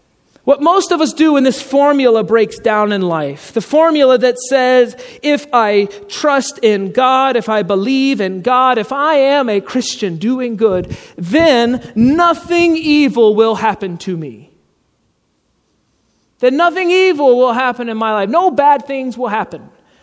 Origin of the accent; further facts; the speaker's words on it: Georgia, United States; It's Georgia. I grew up in Georgia. It's hot.